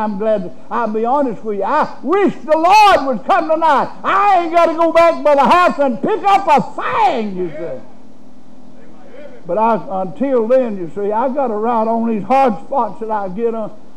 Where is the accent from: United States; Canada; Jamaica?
United States; See, in the county where I come from, I was born and raised in Rockingham County.